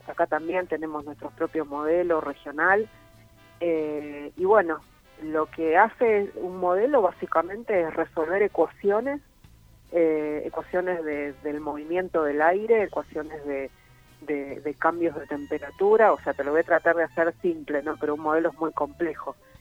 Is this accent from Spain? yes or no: no; Buenos Aires, Argentina; now in Antarctica; yo soy de Capital Federal, Buenos Aires.